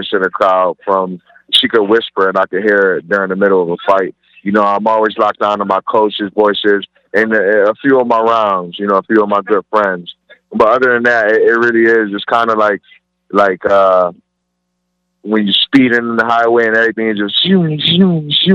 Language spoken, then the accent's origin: English; New York, United States; now in Miami, United States; the pizza down here in Miami, I'm from New York.